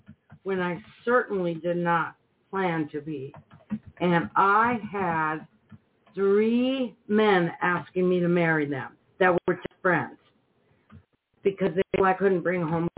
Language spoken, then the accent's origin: English; Midwest, United States; accent: Midwestern; all the people made fun of me for my Midwestern accent.